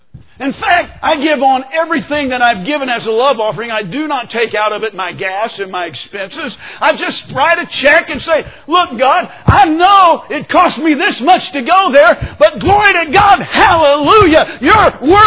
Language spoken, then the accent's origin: English; Kansas, United States; I never was big growing up in Kansas on that hugging stuff.